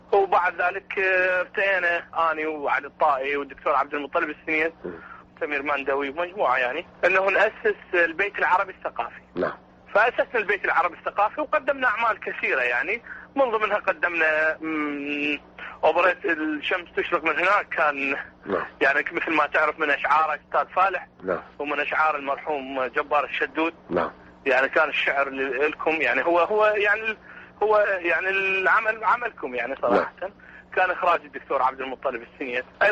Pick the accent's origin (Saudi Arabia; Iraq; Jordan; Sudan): Iraq; انا ظلمت بالخارج وانت ظلمت بالداخل. فاحنا الظلم الواقع علينا ظلم واحد كعراقيين. كوطن كشعب